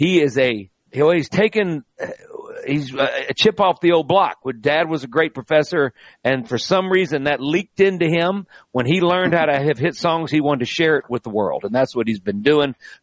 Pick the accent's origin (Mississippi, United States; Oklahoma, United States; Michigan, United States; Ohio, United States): Mississippi, United States; Greenville; He's from Cleveland, believe it or not. I'm from Greenville.